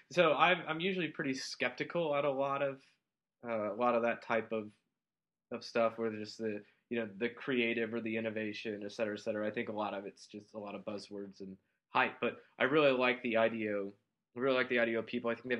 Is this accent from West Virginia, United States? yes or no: no; Fort Wayne, Indiana, United States; Mine said Fort Wayne, Indianapolis, which I'm from Fort Wayne.